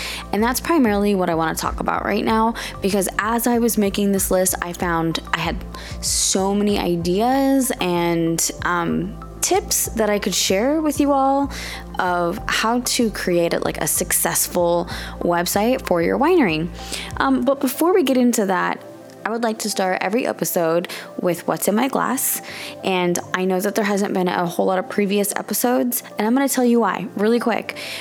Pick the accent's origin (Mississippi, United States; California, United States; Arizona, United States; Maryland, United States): Arizona, United States; Scottsdale; now in Portland, United States; I'm from Scottsdale, Arizona, but I currently live in Portland, Oregon, and absolutely loving it.